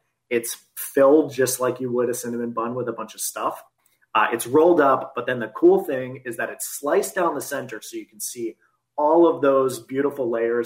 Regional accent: Boston, Massachusetts, United States

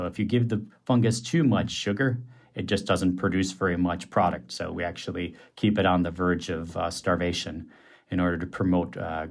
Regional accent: Wisconsin, United States; to be able to produce this wonderful egg product back in my home state.

